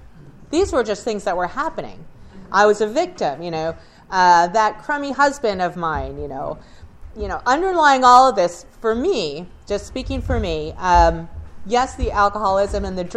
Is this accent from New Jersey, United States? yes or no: yes; New Jersey, United States; now in Buffalo, United States; But I grew up in New Jersey in a big old family, and it was a wonderful family.